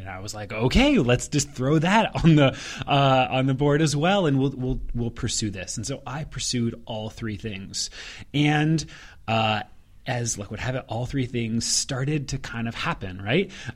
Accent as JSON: {"language": "English", "region": "Ohio", "country": "United States", "said": "But I'm also from the Midwest, so Ohio."}